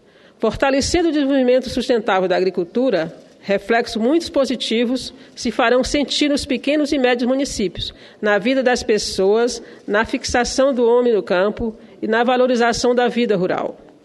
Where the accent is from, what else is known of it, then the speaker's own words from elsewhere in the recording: Piauí, Brazil; eu quero cumprimentar também os prefeitos da minha terra, que estavam ali, estou ouvindo ainda o prefeito da Parnaíba, Florentino Neto, a nossa maior cidade, dona do litoral mais belo desse país.